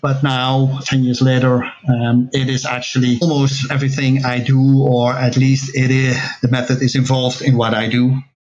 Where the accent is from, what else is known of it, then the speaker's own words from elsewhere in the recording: Netherlands; I'm from the Netherlands.